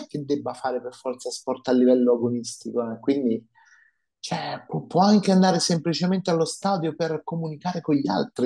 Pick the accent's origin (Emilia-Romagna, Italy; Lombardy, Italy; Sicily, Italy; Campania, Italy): Campania, Italy; Naples; moved away; io sono napoletana e nonostante io vivi ormai da 22 anni nelle Marche e quindi sono per metà marchigiana